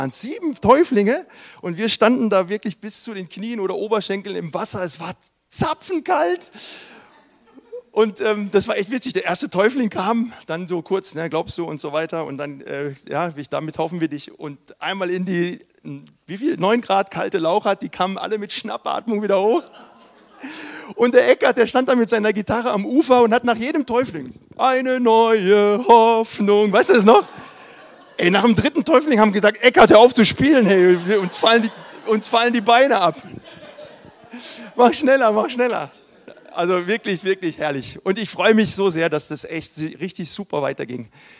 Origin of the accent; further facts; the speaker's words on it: North Rhine-Westphalia, Germany; moved away as an adult; also born or lived in Tübingen; Kurze Vorstellung, ich bin 1968 am Niederrhein zur Welt gekommen. Ich bin also Rheinländer